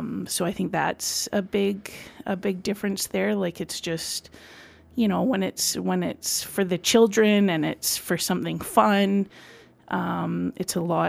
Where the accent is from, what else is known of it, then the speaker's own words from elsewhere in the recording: Prince George, British Columbia, Canada; now in Okanagan, Canada; So I grew up in Prince George. I moved away about 16 years ago now to the sunny Okanagan